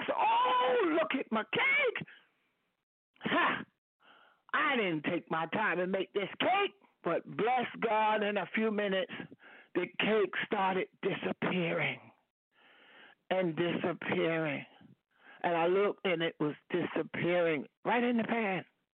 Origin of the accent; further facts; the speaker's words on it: New York, United States; I'm grateful tonight for Cuomo, my home state, you know, New York, for the governor and my home state, New York